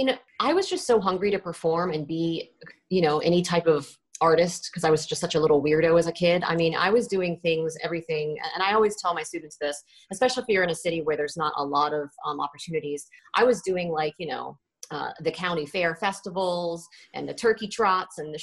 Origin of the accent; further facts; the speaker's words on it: South Carolina, United States; I had a pretty bad, terrible high school experience because I grew up in South Carolina.